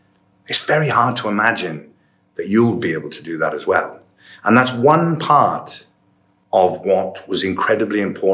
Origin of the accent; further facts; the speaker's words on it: Port Talbot, Wales, United Kingdom; And myself, growing up in Portalbert